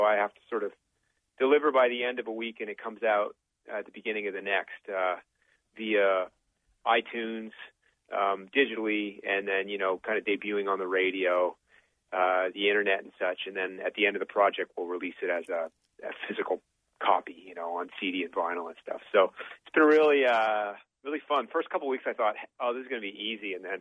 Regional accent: East Coast, Canada; I am all Canadian. Yes. Well, my dad, you know, he immigrated from England.

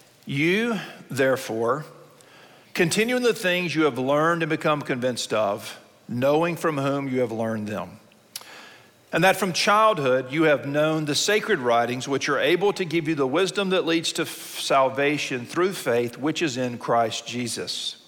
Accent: Mobile, Alabama, United States; I'm from the Gulf Coast, from Mobile, Alabama, as is my wife.

